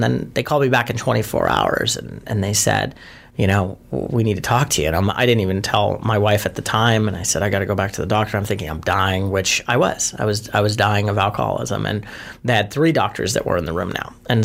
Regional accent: Ireland; So when I was 30 years old, it was St. Patrick's Day. I'm Irish.

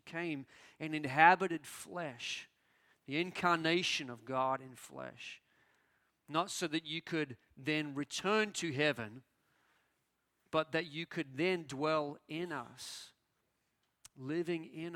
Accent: Australia; also born or lived in New Zealand; I was born in New Zealand, raised in Australia, and spent up until about 23, I was living in Australia.

